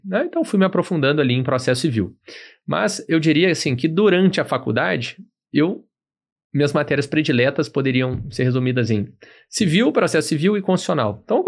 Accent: Minas Gerais, Brazil; also born or lived in São Paulo; E morava em Belo Horizonte, né? Sou de Minas. Então, Na verdade, nascido em São Paulo, mas morei a vida inteira em Minas

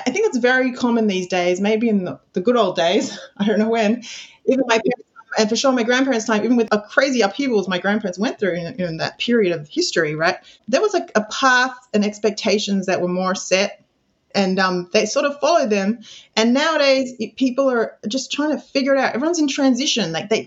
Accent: Sydney, New South Wales, Australia; now in Israel; I'm from Sydney, Australia, if you can't hear, but I live in Israel for over 20 years.

